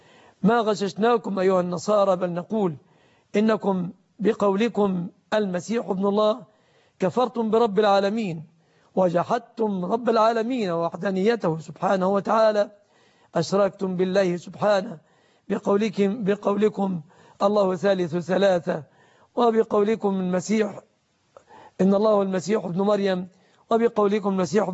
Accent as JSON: {"language": "Arabic", "country": "Egypt", "said": "بلادنا مصر"}